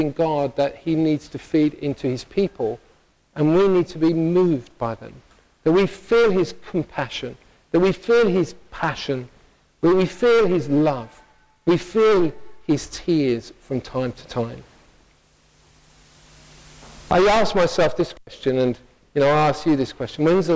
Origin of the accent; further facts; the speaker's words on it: United Kingdom; But as white British people particularly, some from other cultures may lean the other way, which is absolutely fantastic. But for us white British, sometimes we forget our emotions or we push them down.